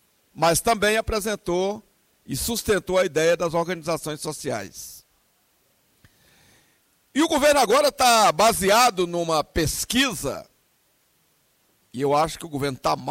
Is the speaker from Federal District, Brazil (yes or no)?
yes; Ceilândia, Federal District, Brazil; nós somos da Ceilândia.